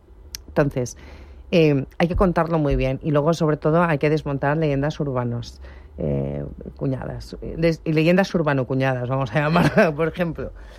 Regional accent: Spain; esto suena muy mal porque soy española para decirlo

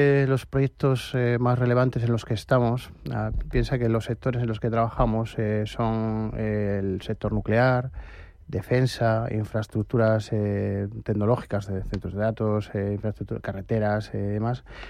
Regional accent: Cantabria, Spain; Soy cántabro 100%

